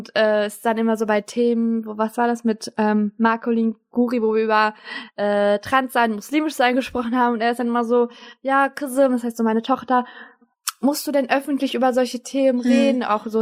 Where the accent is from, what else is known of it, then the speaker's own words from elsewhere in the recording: Turkey; Ich als Türkin wurde gemobbt, weil ich in der 7. Klasse Beinhaare hatte